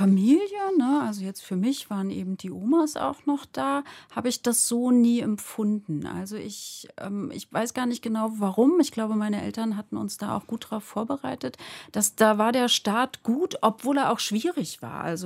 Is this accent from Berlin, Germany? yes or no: yes; Berlin, Germany; ich würde mich nicht nur als Ostkind bezeichnen. Also ich bin schon vor der Wende dann praktisch in den Westen gekommen und ich war da so ungefähr 11